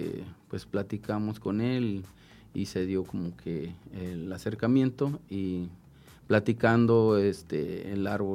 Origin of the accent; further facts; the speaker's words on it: Jojutla, Morelos, Mexico; soy oriundo de Jojutla, toda mi vida he vivido aquí, y pues soy abogado, terminé la licenciatura en Derecho aquí en Jojutla